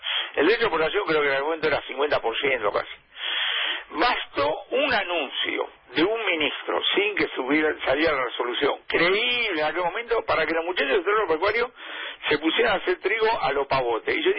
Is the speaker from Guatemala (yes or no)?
no; Argentina; como somos los argentinos, muy sensibilizados porque tenemos historia